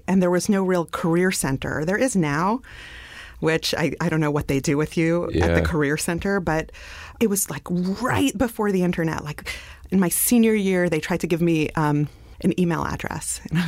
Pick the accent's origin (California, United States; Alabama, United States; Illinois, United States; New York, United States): New York, United States; Brooklyn; I grew up in a sort of dystopic Canarsie.